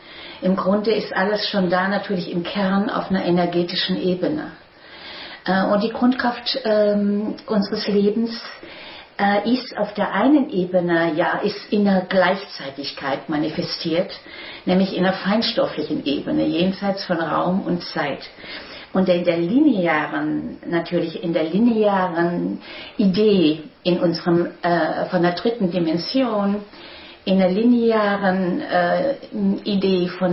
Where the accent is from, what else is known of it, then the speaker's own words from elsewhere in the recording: Baden-Württemberg, Germany; born there; Und für mich ist Schwarzwald so etwas wie, erstmal bin ich hier in der Nähe geboren und war dann jahrelang ja an anderen Orten.